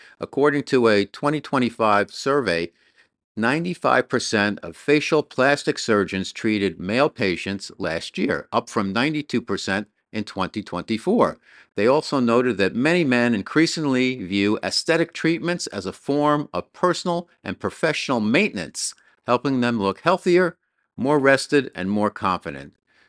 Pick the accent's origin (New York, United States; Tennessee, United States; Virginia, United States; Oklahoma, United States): New York, United States; New York City; Dr. Kim, coming to us from New York City, my hometown.